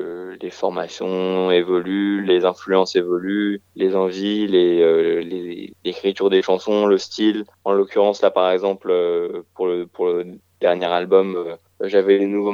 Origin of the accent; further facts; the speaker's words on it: Paris, Île-de-France, France; l'éducation musicale que je me suis faite, je l'ai eue vraiment tout seul à Paris, en grandissant à Paris